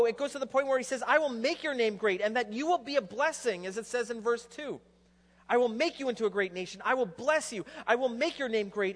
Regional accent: West Coast, Canada; also born or lived in Saskatchewan; Now, I've told you that I am from Saskatchewan, and I grew up on the west coast of Canada

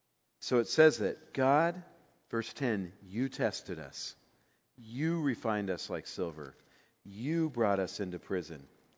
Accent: Bakersfield, California, United States; I mean, I grew up in Bakersfield, and that's nothing compared to what they had to deal with.

